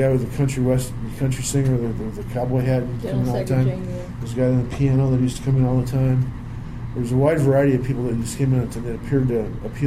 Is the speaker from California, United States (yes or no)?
yes; California, United States; Since I was from California, they figured we knew more about the future than they did.